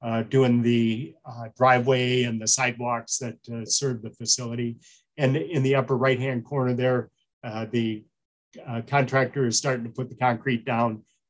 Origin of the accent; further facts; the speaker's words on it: Madison, Wisconsin, United States; I grew up in Madison, Wisconsin, and that's what a lot of the water works did there